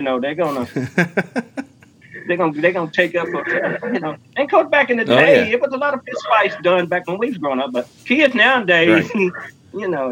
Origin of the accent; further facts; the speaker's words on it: Eminence, United States; I do thank God I was raised up in Eminence, this small town